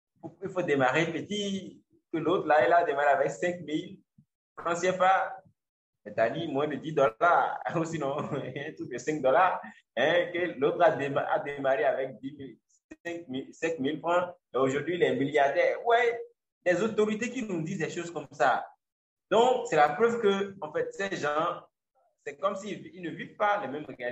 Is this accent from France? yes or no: no; Benin; si nous, on dit on est béninois, on veut se limiter